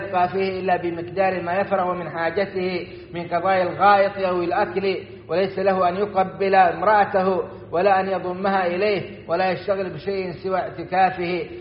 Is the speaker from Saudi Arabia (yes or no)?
yes; Saudi Arabia; وأدم على بلادنا السعودية أمنها